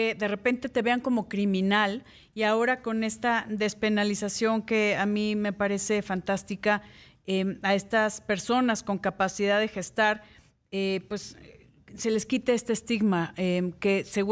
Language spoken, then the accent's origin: Spanish; Mexico; born there; los que hemos nacido aquí en México